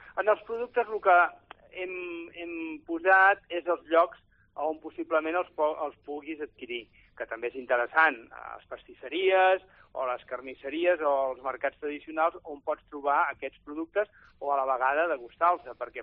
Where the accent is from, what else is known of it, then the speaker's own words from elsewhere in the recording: La Bisbal d'Empordà, Catalonia, Spain; Ostres, això és el que jo, de jove, a la Bisbal, quan era festa major, es feia.